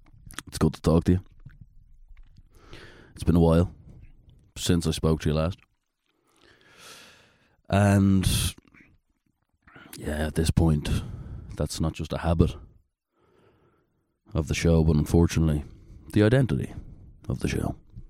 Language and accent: English; Dublin, Leinster, Ireland; when he mentioned the show on stage to an audience in my hometown of Dublin City